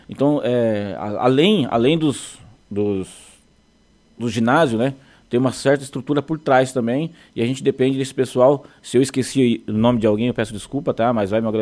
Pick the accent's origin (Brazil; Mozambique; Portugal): Brazil; Paraná; eu tenho 45 anos, eu tenho um grupo de jogos escolares ainda. Eu sou lá do Paraná